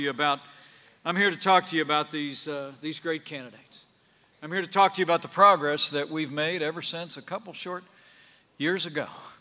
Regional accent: Indiana, United States; In fact, Michigan, just like my home state of Indiana, has been struggling with this crisis of opiate abuse and addiction.

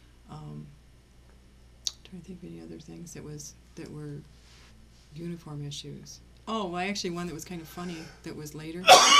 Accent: Lansing, Michigan, United States; I grew up in Lansing, went to school in Lansing schools, then went out to Waverly School District, graduated from Waverly High School

